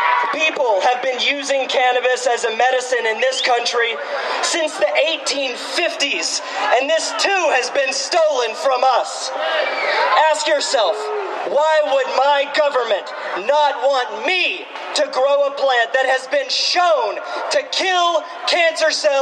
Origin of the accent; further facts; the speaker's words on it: Texas, United States; I was born and raised right here in North Texas